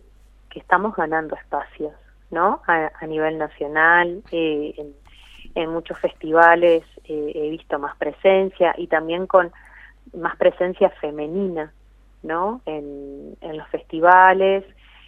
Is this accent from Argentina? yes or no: yes; Concordia, Entre Ríos, Argentina; en Concordia, mi ciudad natal